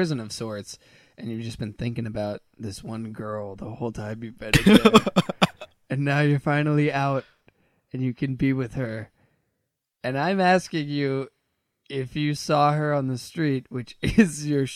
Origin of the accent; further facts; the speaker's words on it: Ireland; I'm Irish, and I don't like this song very much.